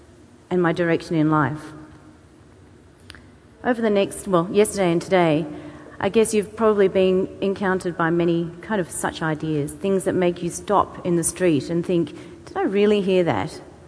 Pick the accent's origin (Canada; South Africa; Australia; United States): Australia; now in Beijing, China; I am from Australia. I don't live here anymore. I moved 6 years ago from the UK, where I was living at the time, to Beijing